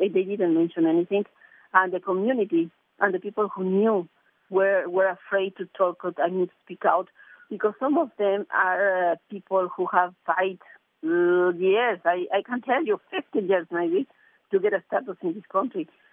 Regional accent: Mexico; English is a second language; moved away as an adult; I am from Mexico.

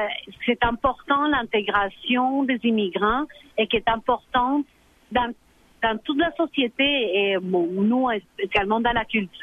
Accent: Santa Marta, Magdalena, Colombia; moi, j'étais colombienne, j'étais pas latino-américaine. J'étais colombienne et encore pire, j'étais de Santa Marta, je venais d'une région en particulier.

